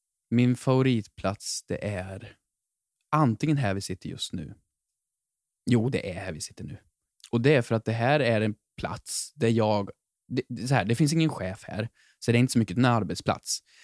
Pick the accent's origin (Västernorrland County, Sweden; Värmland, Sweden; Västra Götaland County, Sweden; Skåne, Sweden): Värmland, Sweden; Sunne; När jag var hemma i Sunne. Man gick fortfarande i högstadiet ungefär.